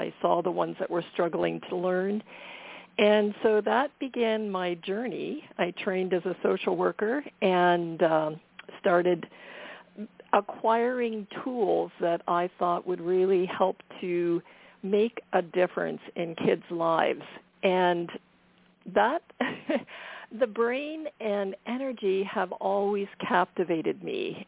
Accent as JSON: {"language": "English", "region": "Ohio", "country": "United States", "tie": "born there", "moved": "as an adult", "said": "And then we made a big move, went to Canada. I was born in Ohio, and anyway, my husband had a job opportunity. We went up to Ontario."}